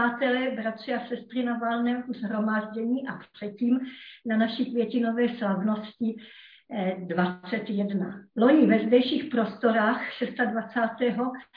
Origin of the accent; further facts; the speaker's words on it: Moravia, Czechia; docela blízko tady u nás na Moravě